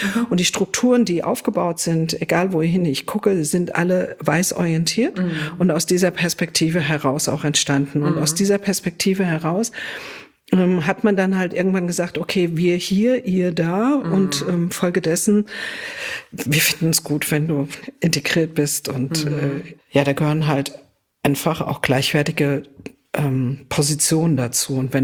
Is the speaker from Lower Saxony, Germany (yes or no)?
no; Frankfurt, Hesse, Germany; Nee, ich bin tatsächlich ein Frankfurter Mädel. Also okay, ein richtig Frankfurter echtes, ja, Frankfurter Mädel.